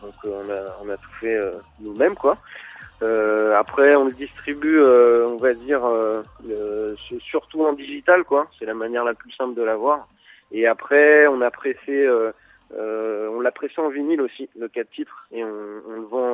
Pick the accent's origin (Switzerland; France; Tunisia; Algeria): France; Île-de-France; nous on est de toute façon de la région parisienne, hein.